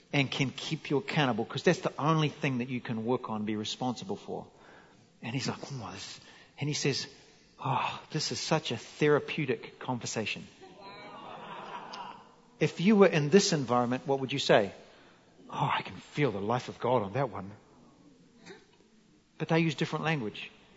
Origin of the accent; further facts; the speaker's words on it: New Zealand; So I'm from New Zealand